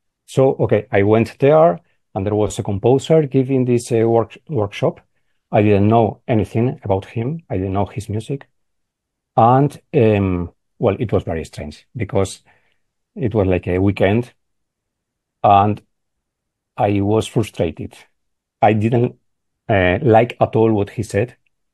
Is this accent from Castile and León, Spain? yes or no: yes; Valladolid, Castile and León, Spain; English is a second language; I was living in my hometown where I was born, in Valladolid.